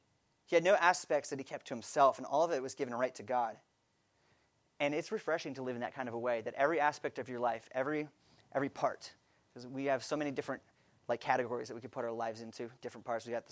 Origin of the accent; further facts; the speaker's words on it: California, United States; I grew up in California, so I surfed a lot, and I grew up on the beach, basically.